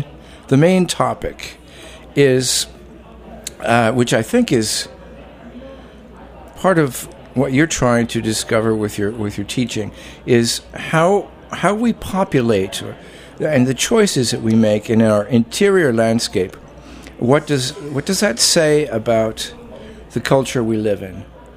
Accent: Chicago, Illinois, United States; Yes, I'm from Chicago.

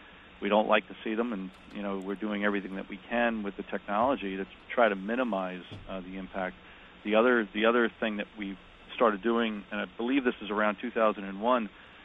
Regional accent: Queens, New York, United States; I'm from Queens. There's a lot of snow still out in my neighborhood

